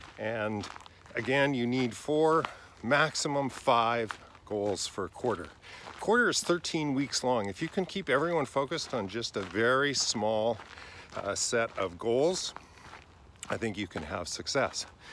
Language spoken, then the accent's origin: English; Vancouver, British Columbia, Canada; Pacific Spirit Park in Vancouver, my hometown.